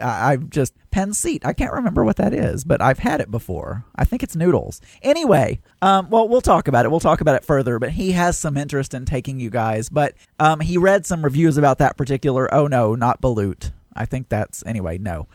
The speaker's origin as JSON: {"language": "English", "region": "Arkansas", "country": "United States", "said": "I'm from Arkansas."}